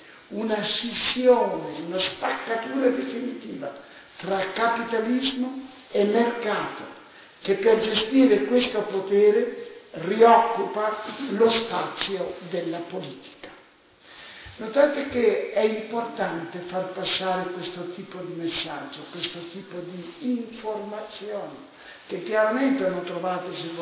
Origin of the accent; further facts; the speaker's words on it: Naples, Campania, Italy; io vengo da Rione Sanità. Non avete l'idea davvero di un Rione dove davvero stiamo soffrendo.